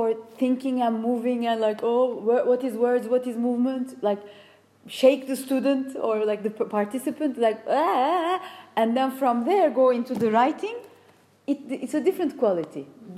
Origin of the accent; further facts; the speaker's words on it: Turkey; first language Turkish; English is a second language; to articulate myself in Turkish. Mm. I realize when I go back to my country, it takes time. It's my mother tongue, of course.